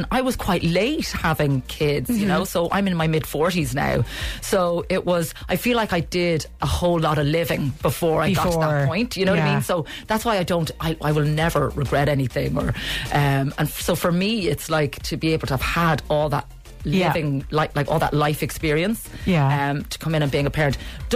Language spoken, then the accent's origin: English; Carlow, Leinster, Ireland; I'm from Carlow, so it's great to kind of get back to my hometown and be there.